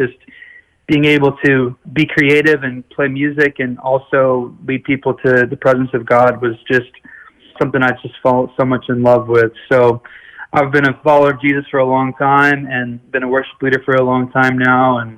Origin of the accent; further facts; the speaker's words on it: Big Spring, Texas, United States; I'm from Big Spring, Texas, a little small town in West Texas, like halfway between Dallas and El Paso.